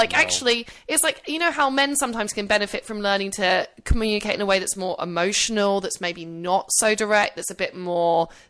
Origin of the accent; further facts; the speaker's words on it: United Kingdom; I've got two Y's because I'm British.